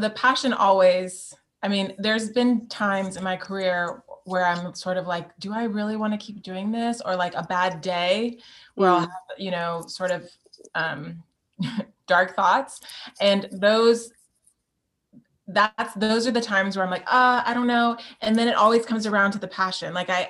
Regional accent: Florida, United States; I didn't even know what Broadway was because I'm not from New York originally. I'm from Florida.

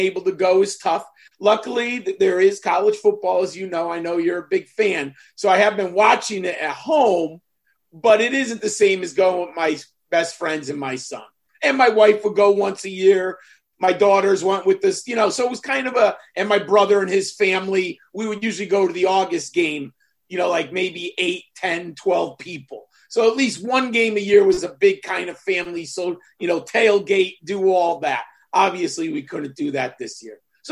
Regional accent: Northeast, United States; I grew up in the Northeast. So when I was a child, college football was not big in the Northeast.

